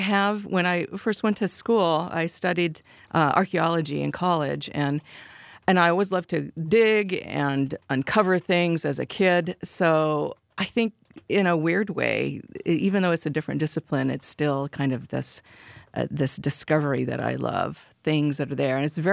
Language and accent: English; Washington, United States; I grew up in the Northwest in Washington State